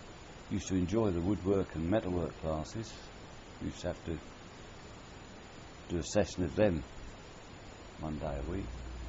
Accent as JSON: {"language": "English", "town": "Lambeth", "region": "London", "country": "United Kingdom", "tie": "born there", "said": "Yes, I'm the eldest of six. And I was born in Lambeth."}